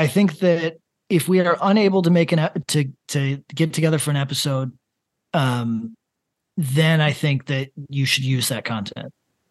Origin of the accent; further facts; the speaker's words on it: Northeast, United States; because I'm from the Northeast of the United States.